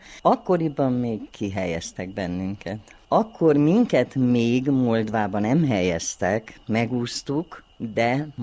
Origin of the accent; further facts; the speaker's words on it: Énlaka, Harghita, Romania; De mivel mi mindketten én lakán nőttünk fel, nekünk valóban maradt a világ közepe én laka.